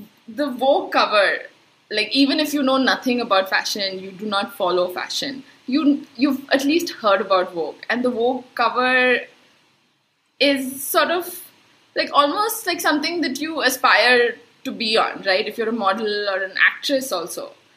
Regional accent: Kolkata, West Bengal, India; also born or lived in Bangalore; We both basically grew up in Calcutta

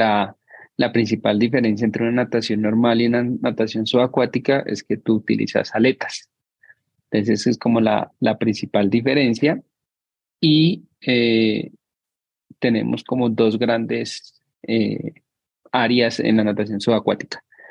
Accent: Cali, Valle del Cauca, Colombia; now in Bogotá, Colombia; Pues yo soy de Cali y terminamos en Bogotá por temas laborales de mis papás.

